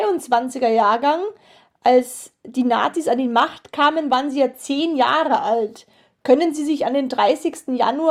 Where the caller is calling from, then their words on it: Rosenheim, Bavaria, Germany; Ich bin aus Rosenheim, das ist in Oberbayern. Das ist so 60 Kilometer südlich von München.